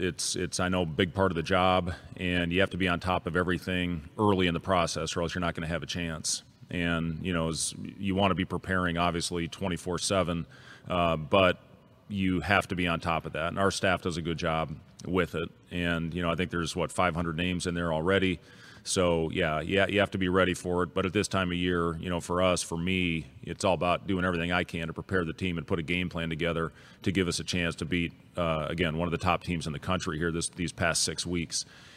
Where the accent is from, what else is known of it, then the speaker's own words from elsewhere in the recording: Lincoln, Nebraska, United States; born there; My dad got his PhD at Nebraska. I was born in Lincoln, so we absolutely love it.